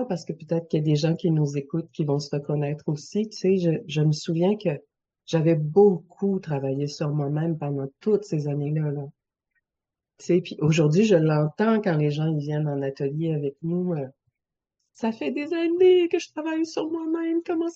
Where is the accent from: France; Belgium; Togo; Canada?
Canada; Quebec; comme une rivière au printemps chez nous au Québec